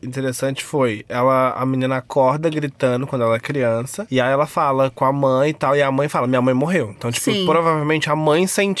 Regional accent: Minas Gerais, Brazil; born there; De nascença e coração.

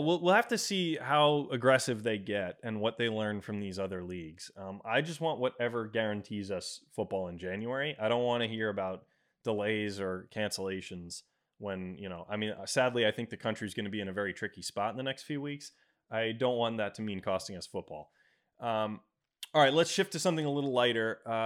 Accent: New Rochelle, New York, United States; This is something that's being floated, I think, by Rick Pitino, who's coaching at Iona in my hometown.

